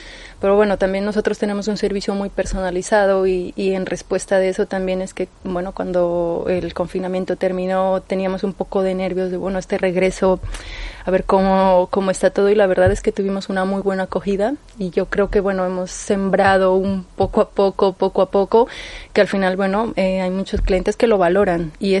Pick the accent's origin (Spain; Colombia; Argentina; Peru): Colombia; Yo soy de Colombia.